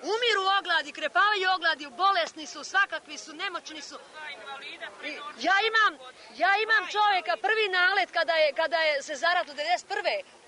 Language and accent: Serbian; Okučani, Brod-Posavina County, Croatia; Ma ja sam iz Okočana, sa željeničke stance